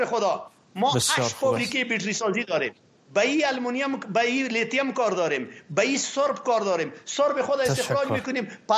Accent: Afghanistan; او وقت ما افغان هستیم.

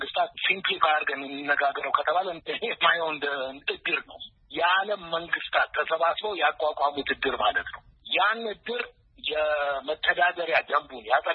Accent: Addis Ababa, Ethiopia; also born or lived in Beirut; ተወልጄ ያደኩት እዚሁ አዲስ አበባ ነው

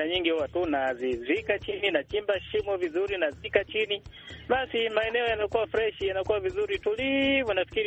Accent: Songea, Ruvuma, Tanzania; natokea maeneo ya Songea, Tanzania.

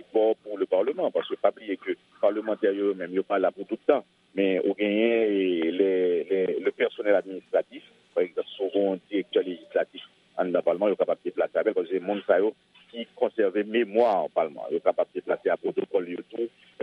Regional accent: Haiti; parce que je suis haïtien

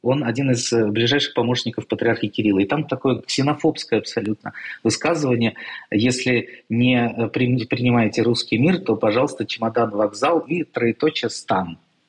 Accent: Russia; Я вырос в России, отмечал 25 числа, а 7-го тоже было приятно, потому что служба по телевизору.

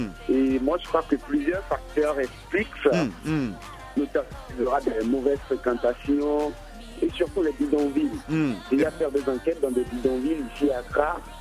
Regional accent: Togo; Non, je suis togolais.

